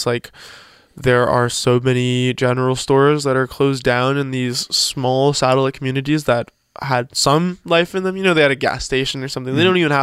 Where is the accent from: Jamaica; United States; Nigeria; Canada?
Canada; it feels weird to go there as a Canadian